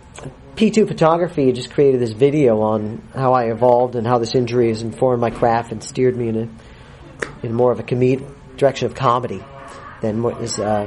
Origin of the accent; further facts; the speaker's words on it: Long Beach, California, United States; Back in L.A., in my hometown, Long Beach.